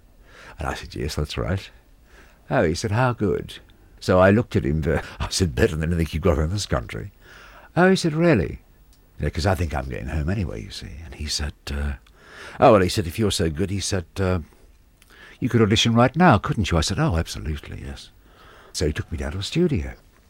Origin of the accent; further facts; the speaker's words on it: Australia; now in London, United Kingdom; I'm from Australia and, you know, I'm in London.